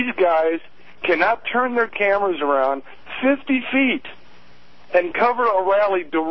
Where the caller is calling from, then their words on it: Washington, District of Columbia, United States; No, I'm calling from Washington, D.C.